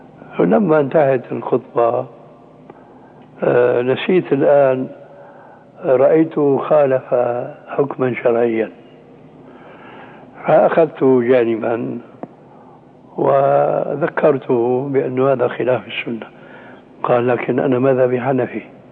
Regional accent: Syria; كما يقول العام عندنا في سوريا

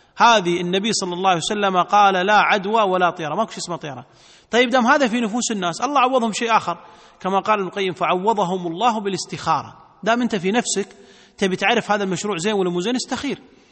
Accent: Kuwait; يمكن عندنا في الكويت قليل

